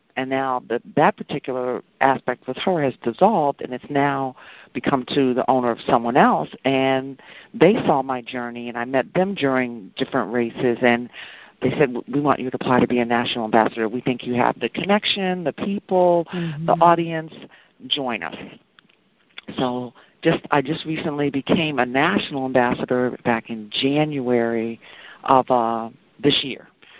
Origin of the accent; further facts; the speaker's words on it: New York City, New York, United States; also born or lived in Massachusetts; I'm originally from New York City, but lived in Massachusetts most of my life.